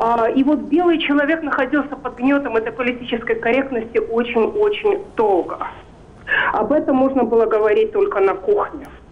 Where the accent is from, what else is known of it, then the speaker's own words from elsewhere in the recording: New York, United States; Я не совсем из Нью-Йорка, хотя мы очень долго жили в Манхэттене. Да. Я из пригорода Нью-Йорка, из такого белого, довольно состоятельного городка.